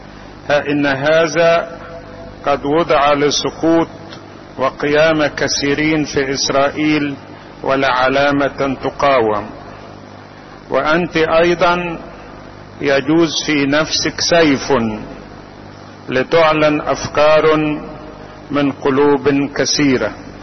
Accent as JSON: {"language": "Arabic", "country": "Egypt", "said": "أن يعيدها علينا وعلى بلادنا مصر والعالم كله"}